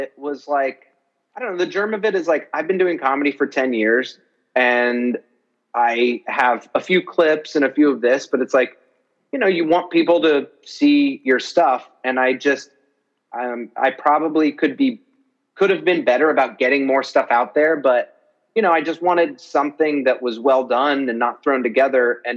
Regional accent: New York, United States; well, I'm from New York and I'm a comedian.

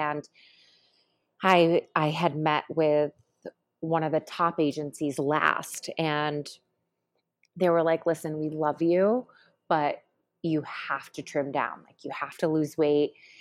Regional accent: Syracuse, New York, United States; You know, it's like coming from a small town. I'm from Syracuse.

